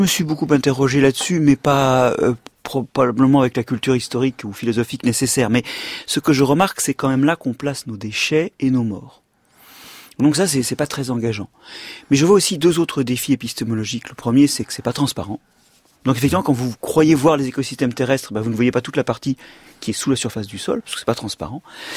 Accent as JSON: {"language": "French", "region": "Brittany", "country": "France", "tie": "born or raised there", "said": "Moi, quand j'étais petit en Bretagne, on me disait que le sol pelait."}